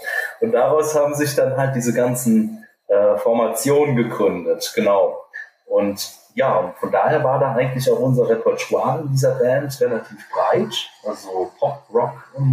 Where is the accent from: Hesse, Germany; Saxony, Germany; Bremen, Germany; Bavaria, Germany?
Hesse, Germany; Ja, gut, als Hesse